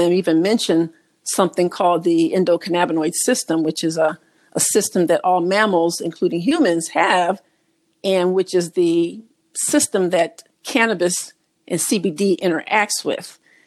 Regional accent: Illinois, United States; moved away as an adult; Well, I'm originally from Illinois, and I was getting a little tired of the cold and increasing levels of snow in the winter times. So I came south to go to school.

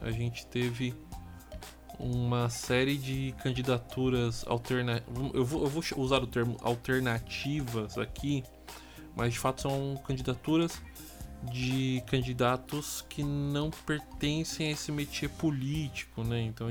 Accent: São Paulo, Brazil; eu sou um paulista, nascido e criado aqui em São Paulo

